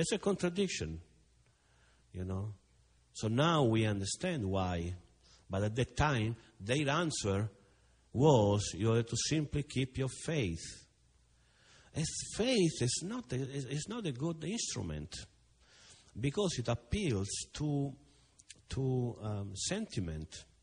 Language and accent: English; Rome, Lazio, Italy; I was born in Rome, so it's the, you know, is the Catholic Church. There is a church every 100 meters in Rome. So I was going to school at the time.